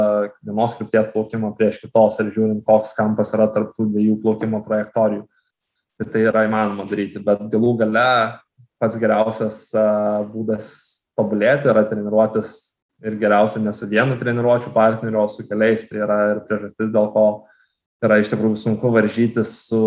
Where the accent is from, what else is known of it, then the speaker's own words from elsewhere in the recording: Kaunas, Kaunas County, Lithuania; aš pats esu iš Kauno, esu kaunietis, gimęs, užaugęs ir dabar nemažai laiko praleidžiu.